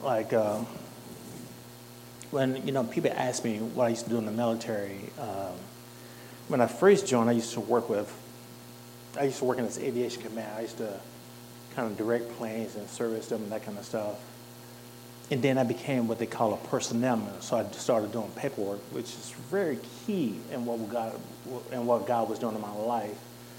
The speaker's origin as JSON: {"language": "English", "country": "United States", "tie": "born or raised there", "said": "I know we grew up in the American school system, so we had this perception that, like, everything was great."}